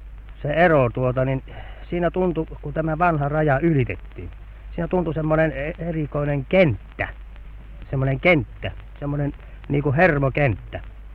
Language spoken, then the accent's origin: Finnish; Lapinlahti, North Savo, Finland; born there; now in Mikkeli, Finland; No minä olen syntynyt Lapinlahdella, mutta ollut Mikkelissä noin 18 vuotta.